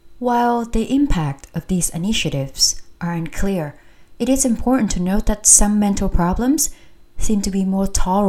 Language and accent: English; Vietnam; I have witnessed many times growing up in Vietnam.